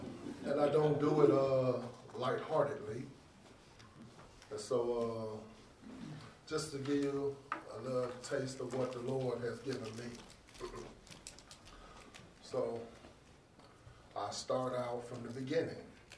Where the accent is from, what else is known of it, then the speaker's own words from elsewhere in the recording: Chicago, Illinois, United States; also born or lived in New York; So I was born in prison in New York. So my grandmother came and got me and brought me to my great aunt in Chicago